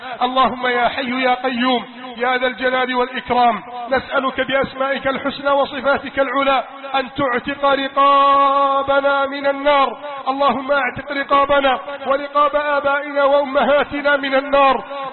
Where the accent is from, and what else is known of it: Egypt